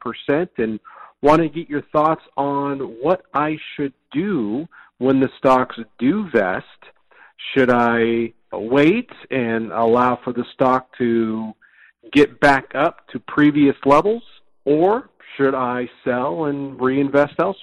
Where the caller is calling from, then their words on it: Austin, Texas, United States; I'm calling in from Austin, Texas.